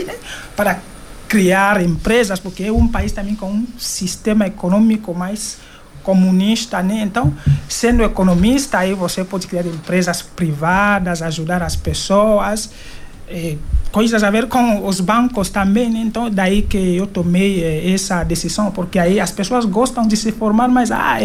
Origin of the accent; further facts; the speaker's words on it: Malabo, Bioko Norte, Equatorial Guinea; Portuguese is a second language; moved away as an adult; now in Brazil; Eu venho da Guiné Equatorial, um país que fica na África Central, de fala espanhola, que muita gente não sabe às vezes que Guiné Equatorial está aí, né? Eu morava em Malabo, na capital da Guiné Equatorial mesmo